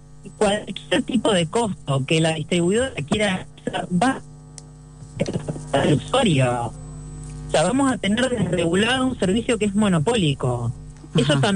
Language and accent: Spanish; Necochea, Buenos Aires Province, Argentina; yo soy de Necochea